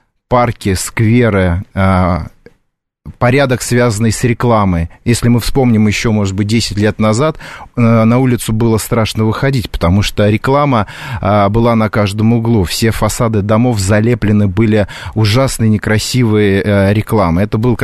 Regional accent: Volgograd Oblast, Russia; now in Moscow, Russia; мне не стыдно, что я рос и родился в Волгоградской области. С 2011 года нахожусь в Москве, проживаю здесь, наслаждаюсь этим городом

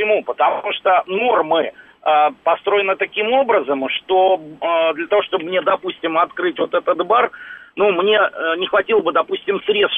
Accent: Moscow, Russia; я из Москвы.

